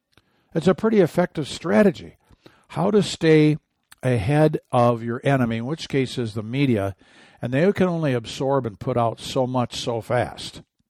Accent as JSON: {"language": "English", "region": "Michigan", "country": "United States", "tie": "born or raised there", "said": "Well, hey, I grew up in Michigan."}